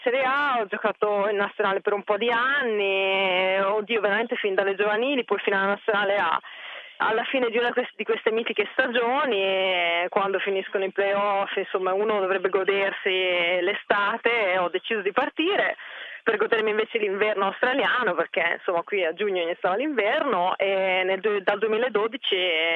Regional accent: Cervia, Emilia-Romagna, Italy; la mia vita precedente nasce innanzitutto a Cervia, vicino a Milano Marittima

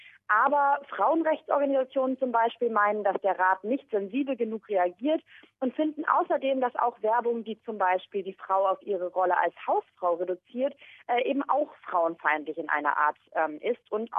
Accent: Mecklenburg-Vorpommern, Germany; mein Heimatbundesland Mecklenburg-Vorpommern möchte seinen alten Dialekt wieder aufleben lassen

